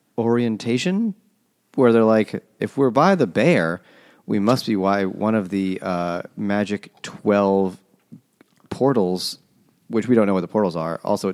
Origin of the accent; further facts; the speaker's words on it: New York, United States; Yeah, I'm not an expert tree climber. I'm from New York.